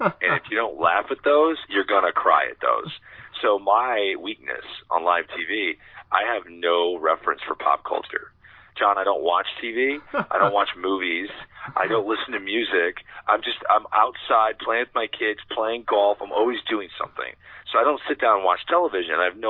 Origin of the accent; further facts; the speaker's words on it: St. Louis, Missouri, United States; knowing that I was from St. Louis. I was a huge Cardinal fan growing up, loved baseball